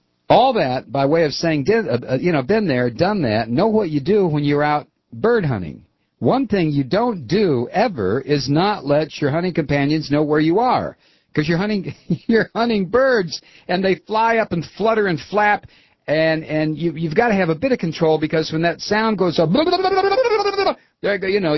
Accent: Ohio, United States; I was brought up in Ohio, and I've done a lot of small game hunting.

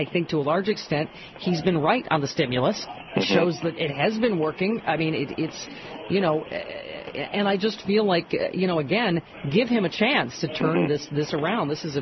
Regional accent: United States; As an American, I hope it does.

